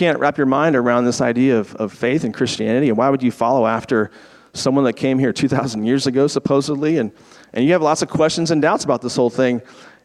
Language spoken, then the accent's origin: English; Virginia, United States; now in Texas, United States; I'm from Virginia, where we always make fun of West Virginia.